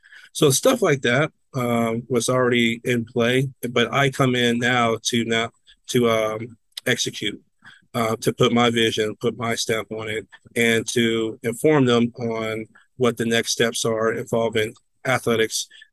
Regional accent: San Antonio, Texas, United States; Like, I grew up in San Antonio and I didn't know that this was here.

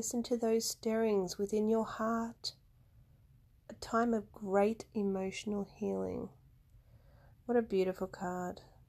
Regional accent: Australia; for all my listeners that may be international and not Australian. I am from Australia.

